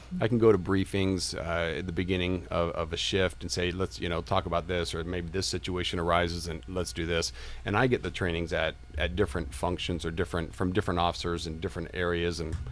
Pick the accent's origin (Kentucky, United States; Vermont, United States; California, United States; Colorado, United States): California, United States; I grew up in California most of the time. I think when I was 10, I moved out of state. And then when I graduated from high school, I moved back into California, got married, and been here since.